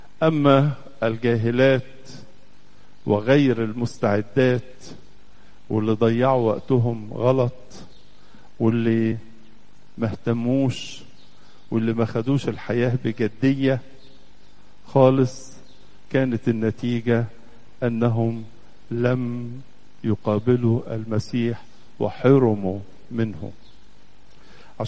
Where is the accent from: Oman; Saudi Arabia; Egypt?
Egypt; هذه المحبة التي تجمعنا جميعا كمصريين.